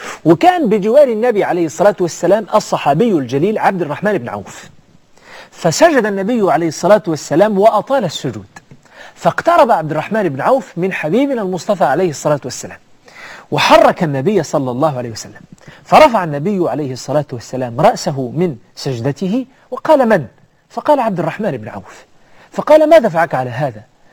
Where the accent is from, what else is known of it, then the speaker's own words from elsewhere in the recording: Egypt; حينما أذهب أنا وأنا من مصر